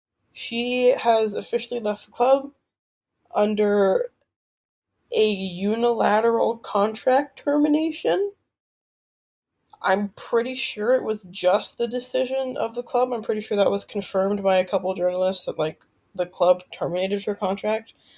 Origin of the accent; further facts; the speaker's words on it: United States; which to me, as an American, that's crazy.